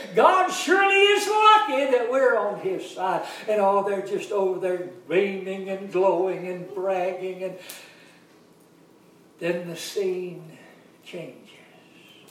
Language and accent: English; Alabama, United States; Now, I'm from Alabama, and in Alabama, much means much.